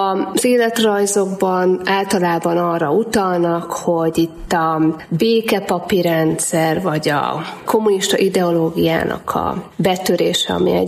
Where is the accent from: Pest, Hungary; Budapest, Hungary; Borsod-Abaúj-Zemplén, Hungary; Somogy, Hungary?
Somogy, Hungary; somogyiaknak minden, ami kicsit magasabb, az hegy, én is somogyi vagyok, és ezt mi így mondjuk